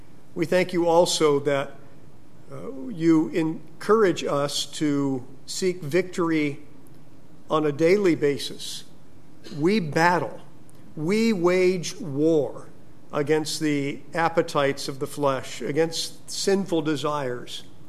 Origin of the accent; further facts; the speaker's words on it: California, United States; It may surprise you that growing up in California, I was reared in a very strict home.